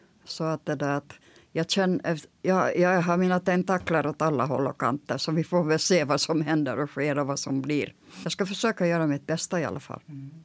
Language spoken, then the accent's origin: Swedish; Espoo, Uusimaa, Finland; now in Sweden; Jag kommer från Finland, från svenskspråkiga trakten som heter Esbo. På den tiden jag var barn så då var det svenskspråkigt, men nu är det finskt. Jag har ju varit tvungen att lära mig finska